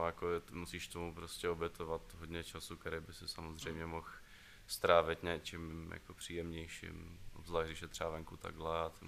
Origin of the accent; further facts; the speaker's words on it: Kladno, Central Bohemian Region, Czechia; also born or lived in Prague; já jsem se narodil v Praze. Půlku života jsem vyrůstal na Kladně, druhou půlku života jsem jako na vesnici vedle Kladna bydlel s rodičema a teďka druhým rokem bydlím v Praze.